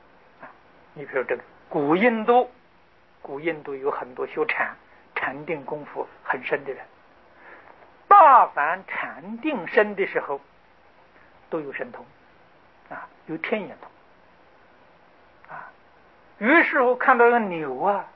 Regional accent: China; 凡夫总是堕落在有的一边啊，就二乘人呢多半落在空的一边啊，所以这个叫边境啊。见取见与戒取见呢，我们中国人说的叫成见

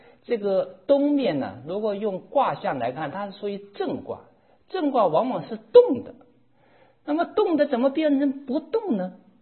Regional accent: China; 这种翻译就是符合我们中国人的翻译浩简

